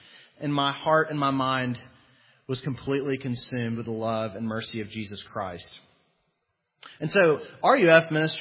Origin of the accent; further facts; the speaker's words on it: Huntsville, Alabama, United States; my wife and I grew up in Huntsville, Alabama.